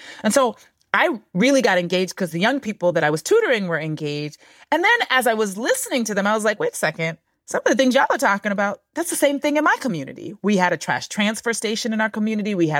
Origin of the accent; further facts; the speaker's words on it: Roxbury, Massachusetts, United States; So let's see. I grew up in Roxbury. I mean, it was the place that I knew.